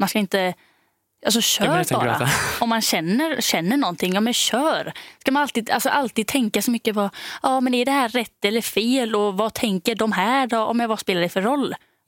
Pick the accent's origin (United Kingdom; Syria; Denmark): Denmark; jag är då från Danmark